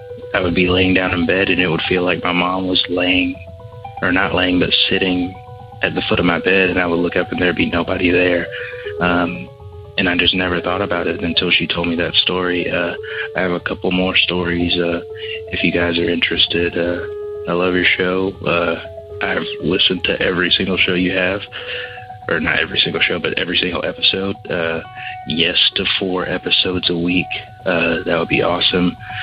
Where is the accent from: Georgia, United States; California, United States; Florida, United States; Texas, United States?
Georgia, United States; I'm from Georgia.